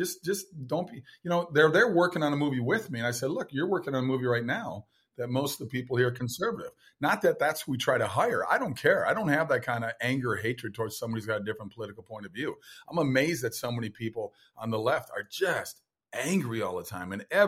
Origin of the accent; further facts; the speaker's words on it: Minnesota, United States; Actually, I grew up in Minnesota.